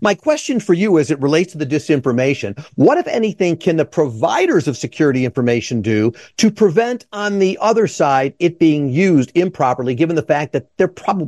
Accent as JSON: {"language": "English", "town": "Skokie", "region": "Illinois", "country": "United States", "tie": "born or raised there", "said": "I grew up in Skokie. I went to school with his sister."}